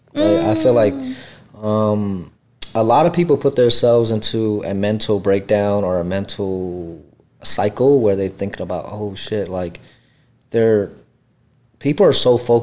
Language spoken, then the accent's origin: English; Columbus, Ohio, United States; Honestly, my upbringing is a lot different. Like, I grew up in government housings and stuff.